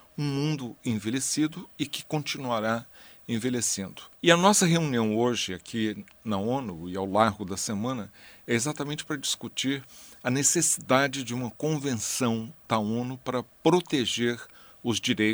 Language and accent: Portuguese; Brazil; born there; Quando eu nasci no Brasil, em 1945, a esperança de vida da minha geração era de 43 anos.